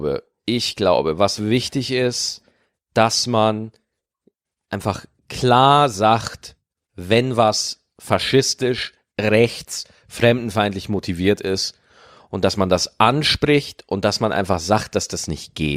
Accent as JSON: {"language": "German", "region": "Bavaria", "country": "Germany", "tie": "born or raised there", "said": "als ich aufgewachsen bin in Niederbayern"}